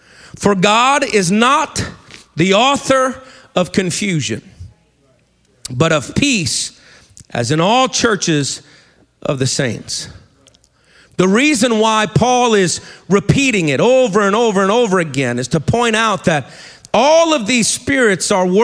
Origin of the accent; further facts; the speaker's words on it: New York City, New York, United States; I was up in Maine a number of years ago, where my wife is from. I'm originally from New York City, Brother Tony.